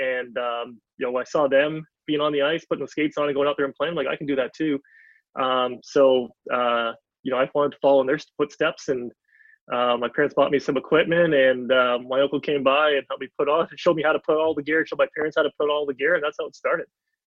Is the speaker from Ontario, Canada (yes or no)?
no; Vancouver, British Columbia, Canada; Both my parents were born in Trinidad, and I was so I was born here in Vancouver.